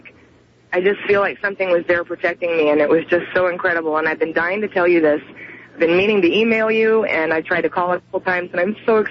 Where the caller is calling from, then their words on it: Tampa, Florida, United States; I'm calling from Tampa, Florida, listening on 970 WFLA.